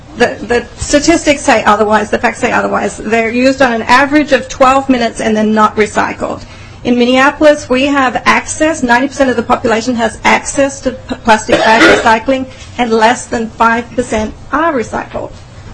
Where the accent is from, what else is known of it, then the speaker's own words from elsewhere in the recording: Australia; I'm from Australia